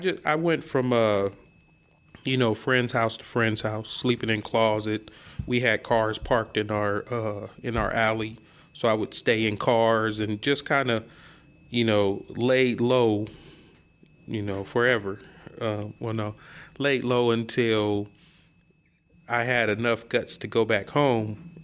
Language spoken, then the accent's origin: English; Riverside, California, United States; I was born in Riverside, California, way back in the 1973. So I grew up, I'm the second to the youngest of eight.